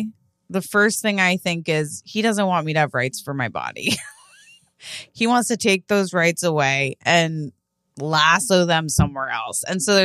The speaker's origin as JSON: {"language": "English", "region": "Montana", "country": "United States", "tie": "born or raised there", "lives_now": "New York City, United States", "said": "I was a cowgirl one time for Halloween, but I grew up in Montana."}